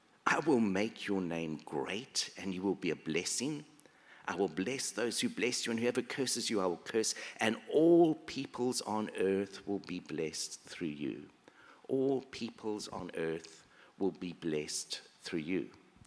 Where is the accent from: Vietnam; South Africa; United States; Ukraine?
South Africa; One of my shaping experiences was I grew up in South Africa. I grew up there during the apartheid era.